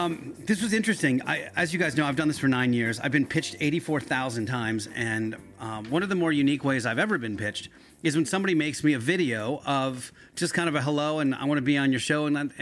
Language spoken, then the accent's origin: English; Yardley, Pennsylvania, United States; So I grew up in Bucks County in Yardley and then moved to Roxborough and Manayunk when I went to Temple.